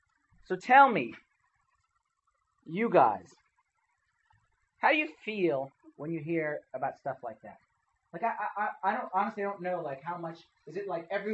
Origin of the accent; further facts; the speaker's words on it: Westfield, New Jersey, United States; born there; Actually, I was born in Jersey. Westfield. Westfield. I was baptized in the church of Westside, but born Westfield.